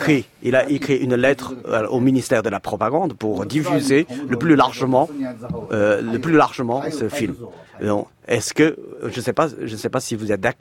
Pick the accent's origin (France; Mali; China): China; Sichuan; moved away; Je peux retourner à Sichuan, mon pays natal.